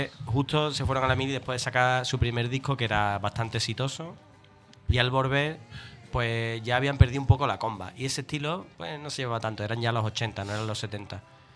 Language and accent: Spanish; San José de la Rinconada, Andalusia, Spain; San José de la Rinconada, Sevilla. Código postal 41.300.